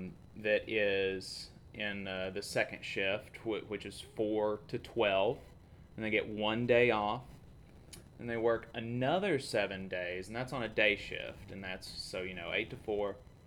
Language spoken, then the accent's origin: English; Alabama, United States; I'm from Alabama. You know, we, you know, I grew up in a rural community, very conservative, very religious.